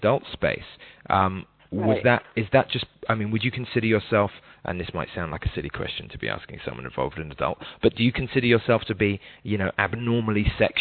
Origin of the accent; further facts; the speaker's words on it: England, United Kingdom; Well, as an English person who doesn't live there either, I think I have to agree with you on that point.